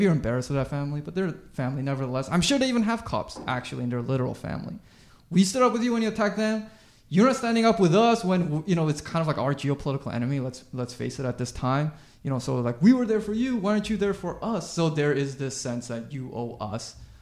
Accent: Vancouver, British Columbia, Canada; I grew up in Vancouver, where a lot of the Chinese immigrants, when I was growing up, were from Hong Kong.

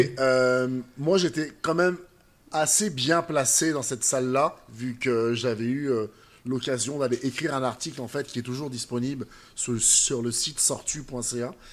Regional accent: Grenoble, Auvergne-Rhône-Alpes, France; Parce que moi, je viens de Grenoble

